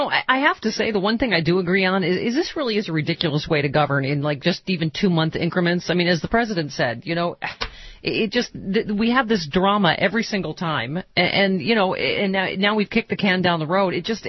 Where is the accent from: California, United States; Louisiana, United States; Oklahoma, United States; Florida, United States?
California, United States; Representative Karen Bass of my home state out here, the great state of California.